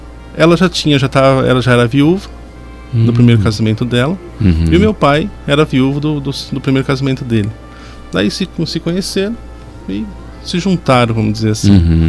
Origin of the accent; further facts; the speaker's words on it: Amambai, Mato Grosso do Sul, Brazil; Eu sou natural de Amambai, nascido e criado em Amambai. … meu pai é … A minha mãe, natural de Amambai também. O meu pai é baiano